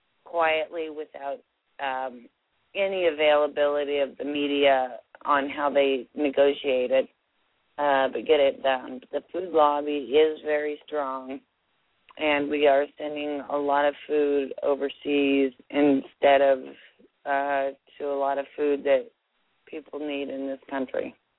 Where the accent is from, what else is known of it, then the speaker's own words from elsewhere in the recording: East Coast, United States; I tend to talk too much. I'm from the East Coast. I'll talk until someone shuts me up.